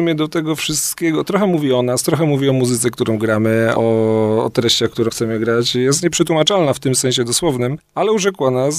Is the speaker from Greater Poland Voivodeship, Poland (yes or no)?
yes; Poznań, Greater Poland Voivodeship, Poland; also born or lived in Kalisz; mój ojciec pochodzi z Kalisza, urodził się w Kaliszu i mam w Kaliszu mnóstwo rodziny. I mimo, że ja jestem rodowitym poznaniakiem, to część mojego szczęśliwego dzieciństwa przeżyłem tutaj.